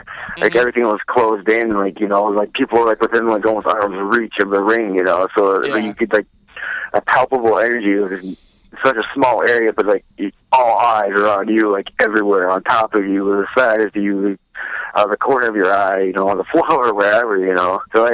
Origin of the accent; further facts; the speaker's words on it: Midwest, United States; I know I grew up in the Midwest, you know, and we've got our first snowstorm up here today.